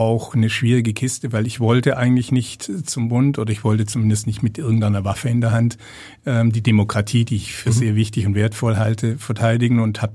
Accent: Baden-Württemberg, Germany; Ich bin im Schwarzwald groß geworden

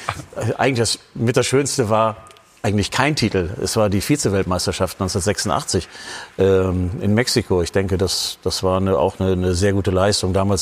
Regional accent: Düsseldorf, North Rhine-Westphalia, Germany; Ich bin Düsseldorfer und habe meine Karriere bei der Fortuna als Jugendspieler begonnen

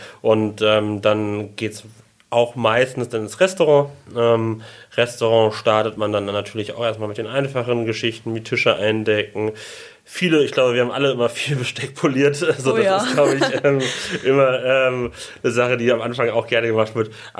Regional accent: Hamburg, Germany; moved away as an adult; ich komme aus Hamburg, wollte nochmal aus Hamburg raus

